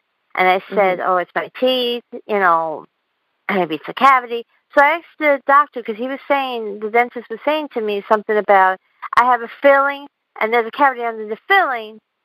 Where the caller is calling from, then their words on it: Queens, New York, United States; I'm calling from Queens, New York.